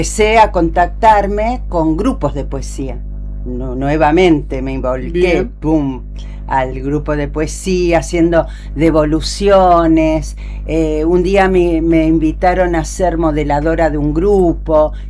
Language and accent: Spanish; Buenos Aires Province, Argentina; also born or lived in Neuquén; Yo nací en Neuquén, capital, pero de muy chiquita nos vinimos al Gran Buenos Aires.